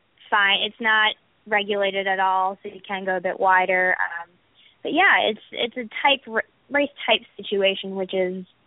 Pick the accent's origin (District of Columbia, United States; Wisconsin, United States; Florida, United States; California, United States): Wisconsin, United States; I'm originally from Wisconsin.